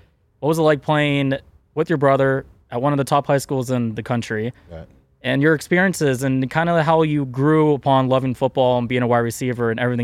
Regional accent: West Coast, United States; I'm from the West Coast. Our schools, I mean, we were a top baseball school where I came from, a top water polo.

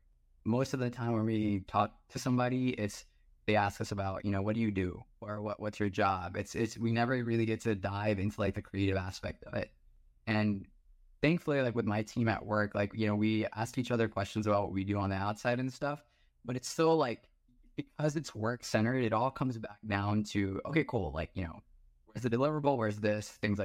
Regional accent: Texas, United States; growing up in America and Texas, like in Texas, like, you know, you take a bus 4 hours down, you're still in Texas, right?

